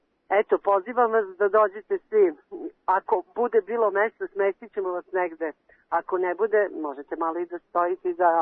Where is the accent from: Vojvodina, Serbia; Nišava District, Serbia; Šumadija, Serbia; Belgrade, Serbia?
Nišava District, Serbia; Niš; gdje smo imali divan koncert u Nišu, u mom rodnom gradu.